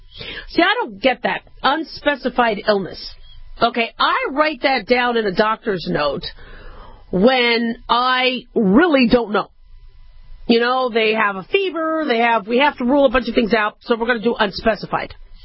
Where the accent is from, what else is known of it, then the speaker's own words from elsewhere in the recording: California, United States; also born or lived in Nevada / Arizona; growing up in SoCal and Vegas and Phoenix, you don't really do a lot of snow driving.